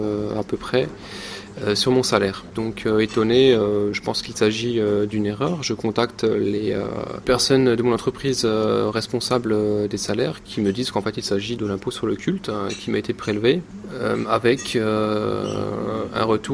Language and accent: French; France; now in Germany; C'est une particularité allemande et en tant que Français, ça peut étonner.